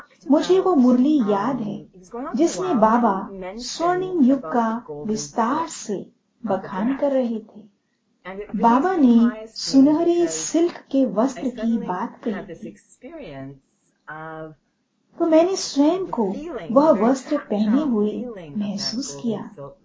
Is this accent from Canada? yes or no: yes; Montreal, Quebec, Canada; क्योंकि हम दोनों ही एक ही देश से हैं। आप कैलगरी से हैं, मैं मॉन्ट्रियल से हूँ।